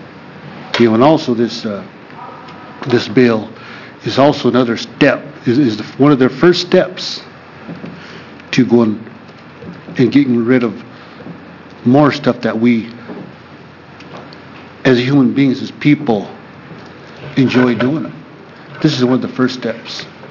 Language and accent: English; United States; I am from the Fort McDermott Paiute Shoshone Tribes of McDermott and Oregon.